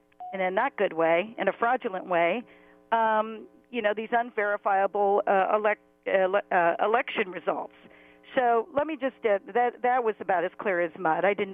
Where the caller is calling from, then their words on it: Philadelphia, Pennsylvania, United States; from Philadelphia.